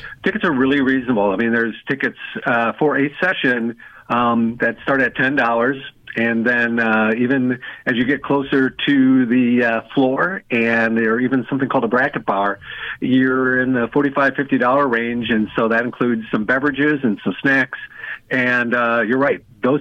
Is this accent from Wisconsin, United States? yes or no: yes; Wisconsin, United States; now in Pensacola, United States; I'm originally from Wisconsin, so I just felt like I was back up north, back home.